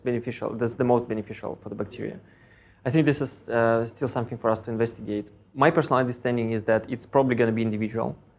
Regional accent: Moscow, Russia; I grew up in Moscow as a child, and my parents used to send me

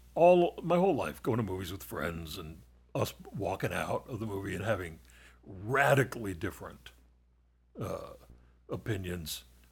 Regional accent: Youngstown, Ohio, United States; However, the story took place in my hometown of Youngstown, Ohio, in 1951.

